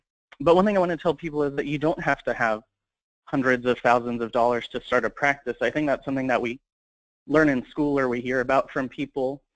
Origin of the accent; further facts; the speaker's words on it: Houston, Texas, United States; I'm from Houston, Texas.